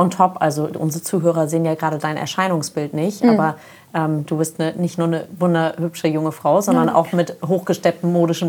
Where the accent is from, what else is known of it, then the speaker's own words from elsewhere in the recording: North Germany, Germany; Also ja, wir kommen alle aus dem Norden, lieben die Ostsee.